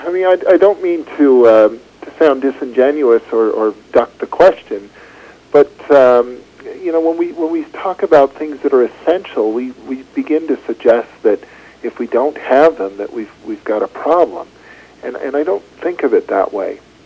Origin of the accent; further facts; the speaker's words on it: New York, United States; now in Prince Edward Island, Canada; I didn't, actually. I grew up in New York State, upstate New York. I am a Canadian, but grew up down in New York.